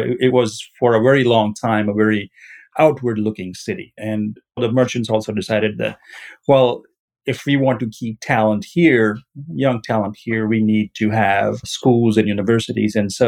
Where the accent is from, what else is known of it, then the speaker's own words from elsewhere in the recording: Mississippi, United States; I'm from Mississippi. I've been here since 92.